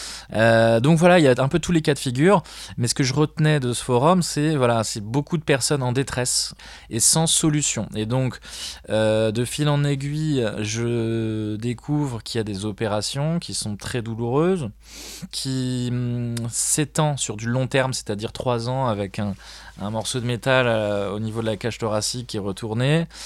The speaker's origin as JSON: {"language": "French", "town": "Paris", "region": "Île-de-France", "country": "France", "said": "Je suis originaire de Paris."}